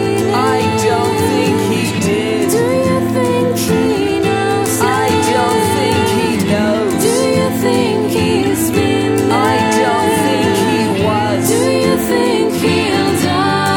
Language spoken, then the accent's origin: Spanish; Mexico; Yo soy de México.